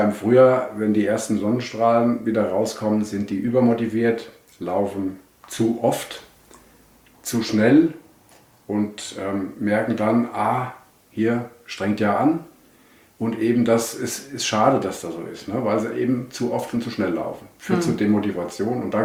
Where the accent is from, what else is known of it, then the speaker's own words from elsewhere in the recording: Wetzlar, Hesse, Germany; born there; Ich bin in Wetzlar geboren, bin mittlerweile 60 Jahre alt.